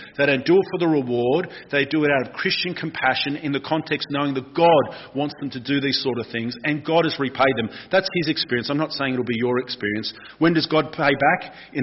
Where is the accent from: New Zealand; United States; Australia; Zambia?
Australia; Not because I'm Aussie, but because I don't want the recognition.